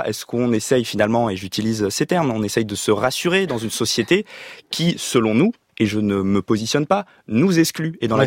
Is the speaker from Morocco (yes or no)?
no; Valenton, Île-de-France, France; j'ai pas grandi dans une cité très difficile dans le 94. J'ai grandi à Valenton, qui est une ville plutôt difficile, mais dans un quartier pavillonnaire.